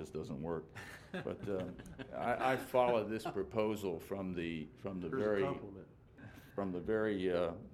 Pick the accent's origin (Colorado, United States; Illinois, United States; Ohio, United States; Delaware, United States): Delaware, United States; Rehoboth Beach; I'm from Rehoboth Beach.